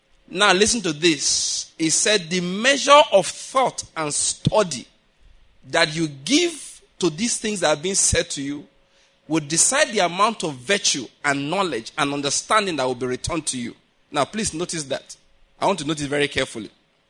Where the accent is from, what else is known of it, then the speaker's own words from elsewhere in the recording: Nigeria; There is a reason why I'm a Nigerian. There's a reason why I'm a black man.